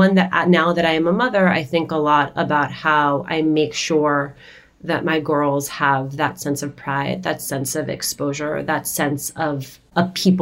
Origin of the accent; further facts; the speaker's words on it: Union City, New Jersey, United States; We grew up in Union City, New Jersey. It was where the Cubans who didn't go to Miami went. It was called Havana on the Hudson.